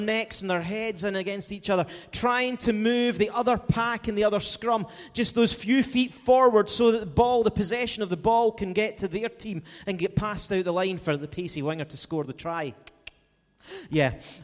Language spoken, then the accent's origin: English; Greenock, Scotland, United Kingdom; Remember, I'm from the West. But the rugby, and believe it or not, I played rugby when I was in school, Greenock Academy.